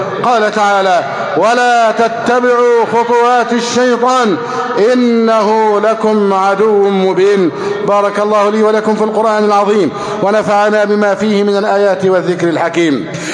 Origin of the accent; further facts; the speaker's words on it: Egypt; اللهم احفظ بلدنا مصر، اللهم احفظ مصر أمنا أمانا، سخاء رخاء، وسائر بلاد المسلمين